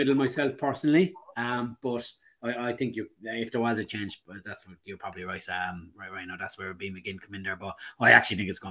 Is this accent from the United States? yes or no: no; Ireland; Obviously, growing up in Ireland